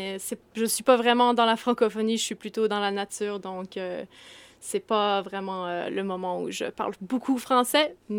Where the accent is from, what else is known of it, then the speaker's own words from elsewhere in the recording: Whitehorse, Yukon, Canada; Ben moi, j'ai grandi à Whitehorse, au Yukon. Mes origines francophones sont françaises. Ma maman, Edwige, elle vient de la France, elle vient du nord de la Lorraine. Et mon papa, il est anglais, canadien.